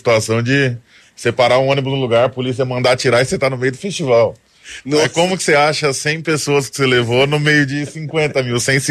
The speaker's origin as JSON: {"language": "Portuguese", "town": "Andradina", "region": "São Paulo", "country": "Brazil", "tie": "born there", "lives_now": "Londrina, Brazil", "said": "eu sou nascido em Andradina, interior de São Paulo. Eu mudei para cá há 3 anos por conta do Tropicadelia."}